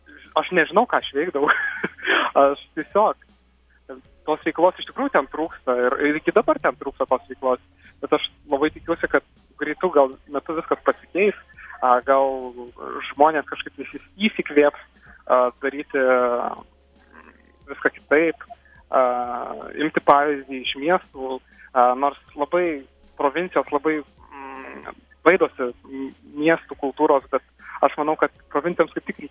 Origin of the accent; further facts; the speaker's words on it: Lazdijai, Alytus County, Lithuania; aš tai esu iš Lazdijų, kuriame gyvena 5000 žmonių